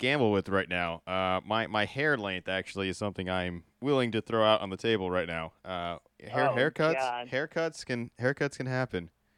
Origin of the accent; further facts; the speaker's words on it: East Coast, United States; And then my friends I grew up with on the East Coast, they do.